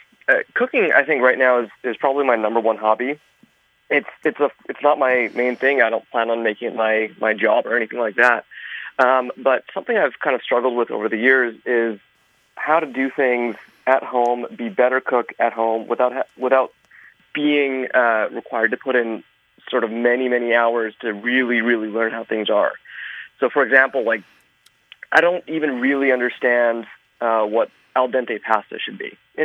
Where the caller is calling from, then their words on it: Toronto, Ontario, Canada; I'm calling from Toronto up in Canada.